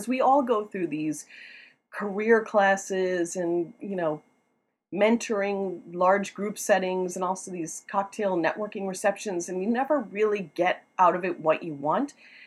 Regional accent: Joliet, Illinois, United States; moved away as an adult; now in Washington, United States; Yeah, I grew up in Illinois, Joliet, Illinois. And came here for college and state.

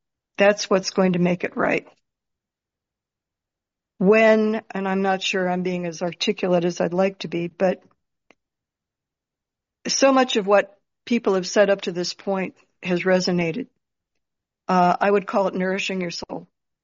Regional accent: Detroit, Michigan, United States; I started originally from Michigan, I guess. I grew up in Detroit during my formative years

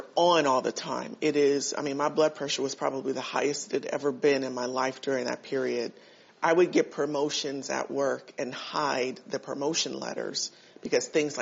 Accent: Pasadena, California, United States; Rose is the city of Pasadena where I grew up, and then I grew up in Concrete community.

